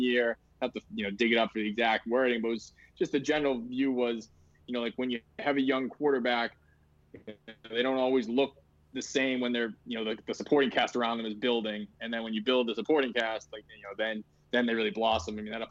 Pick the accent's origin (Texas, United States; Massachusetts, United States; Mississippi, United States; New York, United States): Massachusetts, United States; Boston; And I had these visions because I'm from Boston